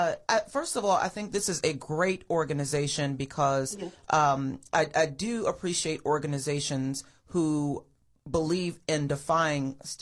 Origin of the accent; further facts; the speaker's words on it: Florida, United States; But I grew up in Florida.